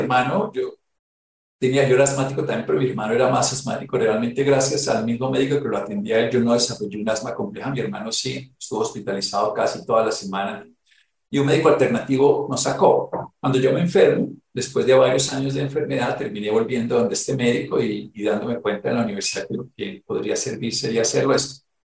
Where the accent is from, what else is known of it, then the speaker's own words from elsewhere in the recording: Armero, Tolima, Colombia; Yo vivía en Armero, Tolima, y tendría, yo creo que 7 u 8 años